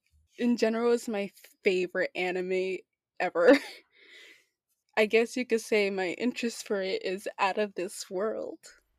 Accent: United States; I am 19 years old, and I'm American, I guess.

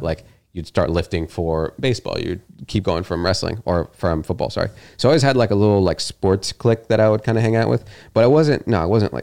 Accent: Milwaukie, Oregon, United States; I grew up in Milwaukee, Oregon.

